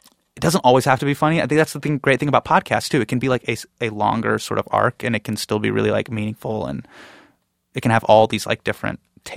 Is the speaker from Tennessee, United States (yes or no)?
no; Davis, California, United States; I grew up in Davis.